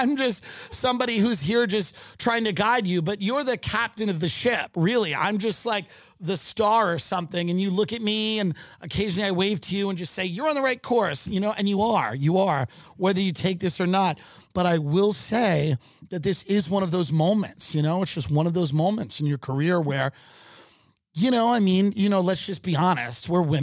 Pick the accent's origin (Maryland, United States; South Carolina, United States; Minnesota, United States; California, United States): Maryland, United States; You grew up in the South, right? I grew up in Maryland. Same thing.